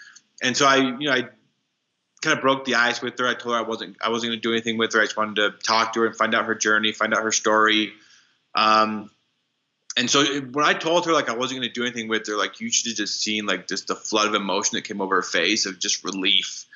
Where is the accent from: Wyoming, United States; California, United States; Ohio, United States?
Wyoming, United States; I grew up in Wyoming, and so it's two very different worlds